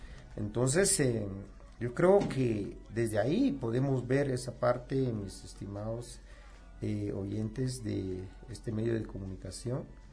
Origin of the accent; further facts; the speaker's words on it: Guatemala; defender nuestra dignidad como guatemaltecos, como guatemaltecas, como jóvenes